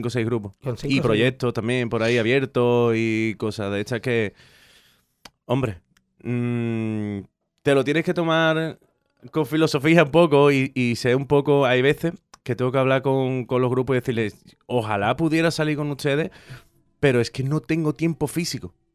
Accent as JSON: {"language": "Spanish", "town": "Cádiz", "region": "Andalusia", "country": "Spain", "said": "Que yo vengo de Cádiz."}